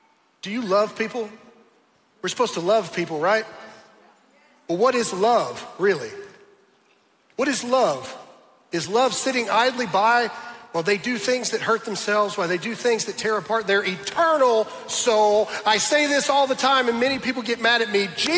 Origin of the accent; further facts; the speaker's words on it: the South, United States; Now, I realize I'm from the South.